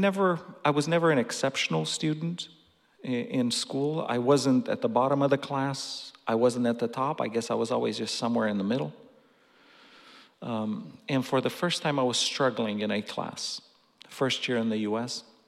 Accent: Romania; moved away; But I grew up in Romania. I grew up in church.

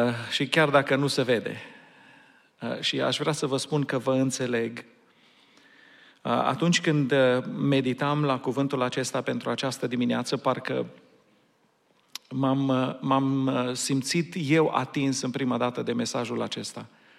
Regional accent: Romania; now in United States; M-am gândit și am mulțumit Domnului că sunt român, că m-am născut în România. Îi mulțumesc Domnului pentru acest lucru. Îi mulțumesc Domnului pentru America, țara aceasta la care am venit

